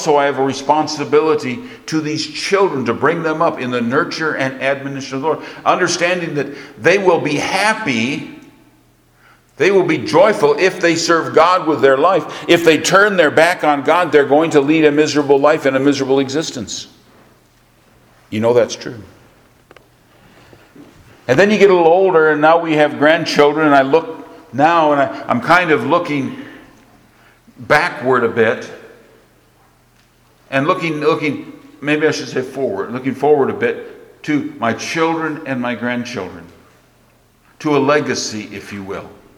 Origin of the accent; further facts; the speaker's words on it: Vicksburg, Michigan, United States; You know, my wife and I are both born in southern Michigan. I was born in the Franklin Community Hospital in Vicksburg, Michigan. The hospital was actually a converted house with a wing on the back of it. It wasn't too much. I was raised in one home.